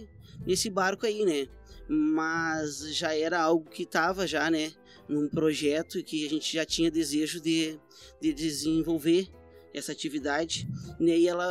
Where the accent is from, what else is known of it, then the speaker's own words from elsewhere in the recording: Lavras do Sul, Rio Grande do Sul, Brazil; now in Bagé, Brazil; Eu ainda em Lavras do Sul, eu sou natural de Lavras do Sul